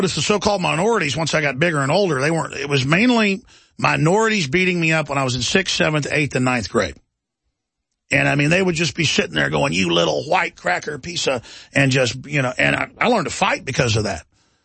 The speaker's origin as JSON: {"language": "English", "town": "Dallas", "region": "Texas", "country": "United States", "tie": "born or raised there", "said": "I like the liberal culture and not getting in fights and being macho, because I grew up in Dallas, it used to be the murder capital of the U.S."}